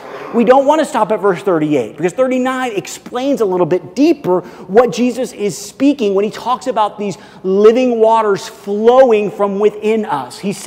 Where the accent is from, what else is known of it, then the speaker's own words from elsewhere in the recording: Midwest, United States; I grew up in the Midwest, right close, not really totally in it, but just kind of on like the fringes of Tornado Alley.